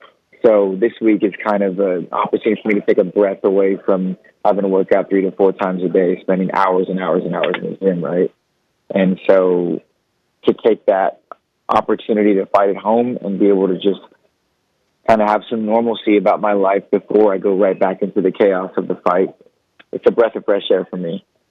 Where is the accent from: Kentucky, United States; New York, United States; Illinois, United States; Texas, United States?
Texas, United States; San Antonio; The hotel is maybe 4 miles away from where I live. I'm from San Antonio